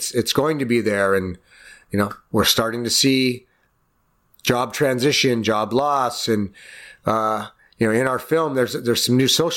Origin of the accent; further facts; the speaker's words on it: Detroit, Michigan, United States; I'm still a gearhead. I'm from Detroit. I've automotive heritage.